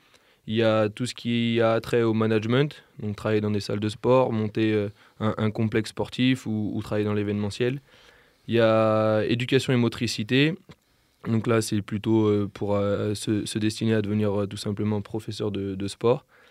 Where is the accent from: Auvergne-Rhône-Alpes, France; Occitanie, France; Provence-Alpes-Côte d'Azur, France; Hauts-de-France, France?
Auvergne-Rhône-Alpes, France; Lyon; J'ai eu la chance, moi, de pouvoir faire la fac à Lyon, et étant originaire de Lyon